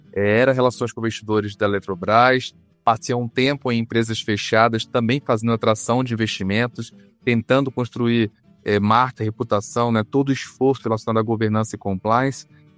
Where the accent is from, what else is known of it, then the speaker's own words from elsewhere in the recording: Rio de Janeiro, Brazil; now in São Paulo, Brazil; Porque eu sou do Rio de Janeiro, estou radicado agora, sediado aproximadamente 9 meses em São Paulo, mas continuei a minha jornada acadêmica profissional no Rio